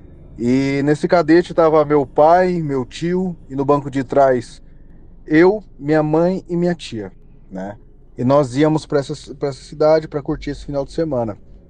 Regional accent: Guarulhos, São Paulo, Brazil; sou natural da cidade de Guarulhos, São Paulo.

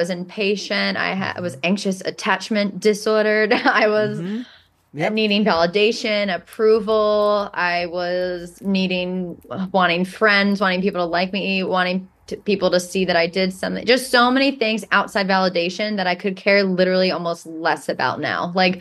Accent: New York, United States; Like, I'm a New Yorker.

